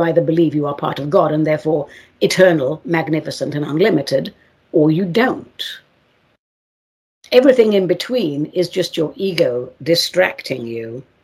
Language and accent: English; England, United Kingdom; now in United States; my race ancestry is Armenian. I grew up in England, obviously. I'm an American citizen now, blah, blah, blah. But I grew up in a family of Armenians from the island of Cyprus, where they speak Greek and where they also speak Turkish.